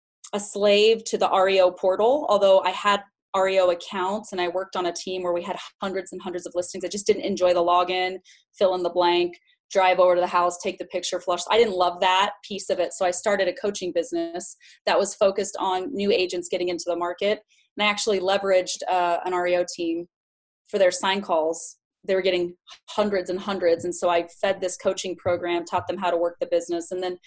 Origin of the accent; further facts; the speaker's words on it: Las Vegas, Nevada, United States; So been selling real estate, born and raised in Vegas. That's where I've built my career.